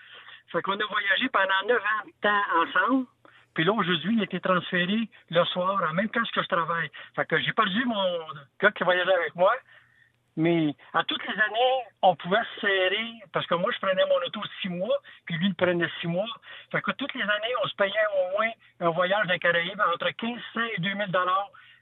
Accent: Saint-Hyacinthe, Quebec, Canada; Moi, je suis de Saint-Hyacinthe, je demeure à Saint-Hyacinthe, puis je travaille à Boucherville.

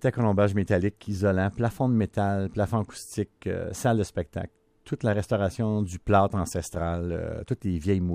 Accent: Quebec, Canada; moi je viens du nord du Québec

